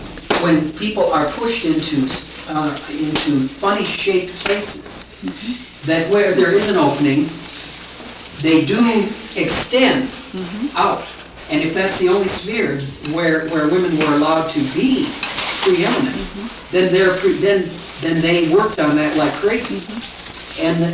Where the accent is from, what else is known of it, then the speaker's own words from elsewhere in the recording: South Dakota, United States; And growing up in South Dakota puts our family somewhere behind, you know, the leading edge.